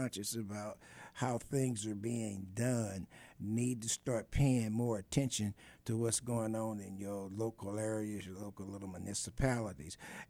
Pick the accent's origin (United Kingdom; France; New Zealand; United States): United States; Kansas City, Kansas; You know me, I grew up in Argentina, in Kansas City, Kansas. I talk about woods.